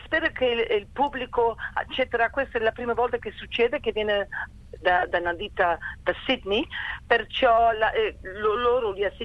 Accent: Veneto, Italy; now in Melbourne, Australia; non è un piatto che si trova molto qui a Melbourne, e vogliamo promuovere questo piatto perché io sono veneta.

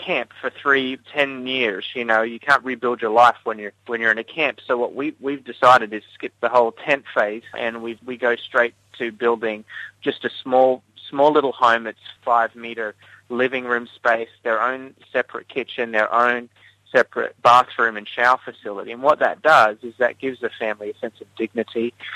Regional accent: Australia; When I enter into the country and find out I'm an Australian

